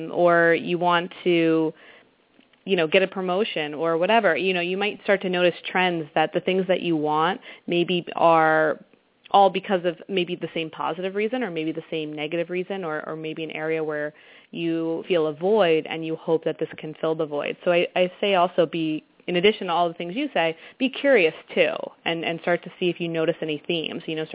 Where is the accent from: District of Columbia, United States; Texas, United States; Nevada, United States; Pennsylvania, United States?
Pennsylvania, United States; Hershey; born or raised there